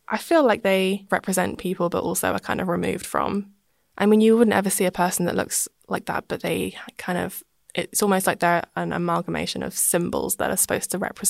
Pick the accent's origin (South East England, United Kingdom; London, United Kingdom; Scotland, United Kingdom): South East England, United Kingdom; Eastbourne; I am from Eastbourne. I grew up here